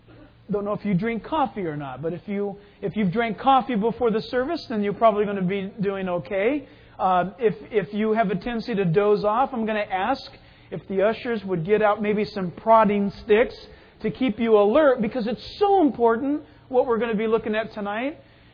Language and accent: English; San Diego, California, United States; also born or lived in Orange County; growing up in San Diego and then moving up into Orange County, we had in San Diego and in Orange County these Stater Brothers.